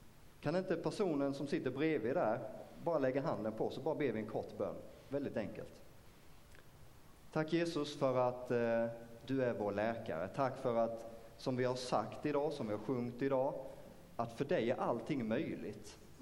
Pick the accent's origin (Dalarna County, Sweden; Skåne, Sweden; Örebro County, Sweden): Skåne, Sweden; Osby; Jag är från Osby. Så det är inte allt för långt härifrån. Jag är född och uppvuxen där, växte upp i en kristen familj, var med i Pingstkyrkan i Osby.